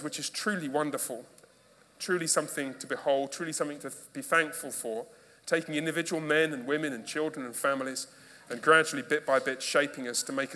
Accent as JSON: {"language": "English", "country": "United Kingdom", "said": "I mean, I'm British"}